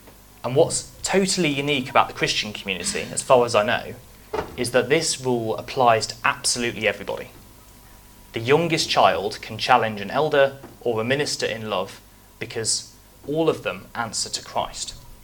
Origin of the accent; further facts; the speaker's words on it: United Kingdom; because we're very polite, we're very non-confrontational, we're very British, aren't we?